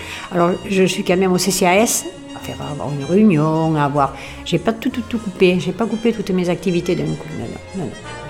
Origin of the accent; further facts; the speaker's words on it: La Bouilladisse, Provence-Alpes-Côte d'Azur, France; Je suis née à la Bouilladis en 1941 et je n'ai jamais bougé de la Bouilladis. Voilà. J'habite ici, mes parents sont natifs de la Bouilladis et mes grands-parents sont natifs de la Bouilladis. Bon, j'ai connu ce village avec très peu d'habitants